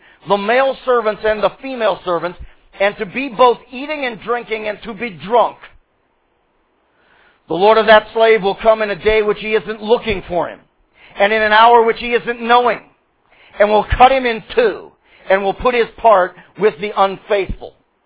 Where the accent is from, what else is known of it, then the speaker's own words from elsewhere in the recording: the South, United States; accent: southern; Do I take my southern accent and my porch and my dog and my iced tea and chill for the last 3 years?